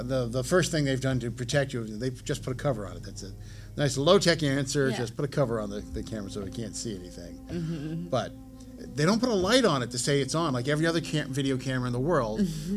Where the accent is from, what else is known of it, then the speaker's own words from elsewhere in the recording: California, United States; There we go. I'm from California. That would totally sell.